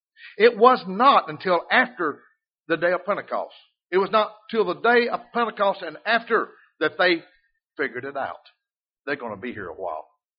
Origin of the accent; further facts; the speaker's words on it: Alabama, United States; I don't have to tell them sometimes I'm from the Southland. They say, oh, you somewhere from down south. And when I say Bama, they know. They know. Oh, you've got that accent.